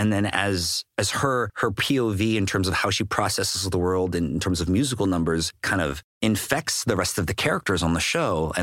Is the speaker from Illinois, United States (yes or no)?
no; Daly City, California, United States; like in San Francisco, I'm from Daly City